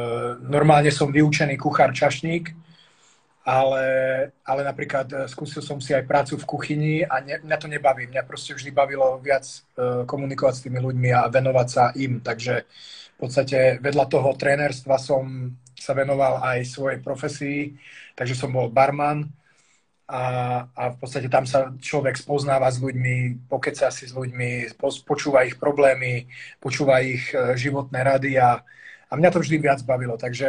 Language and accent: Slovak; Komárno, Nitra Region, Slovakia; also born or lived in Budapest / Bratislava; now in Prague, Czechia; mám 34 rokov a pochádzam vlastne z malého mesta Komárna zo Slovenska, južného. S tým, že narodil som sa v Budapešti a v podstate žil som 11 rokov v Bratislave a teraz som vlastne druhý rok už tu v Prahe.